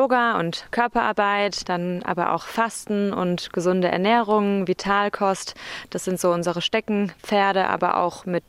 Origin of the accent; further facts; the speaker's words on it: Rhineland-Palatinate, Germany; Dann hat mich aber Covid, wie bei so vielen, zurück in die Heimat verschlagen. Ich bin aus Rheinland-Pfalz.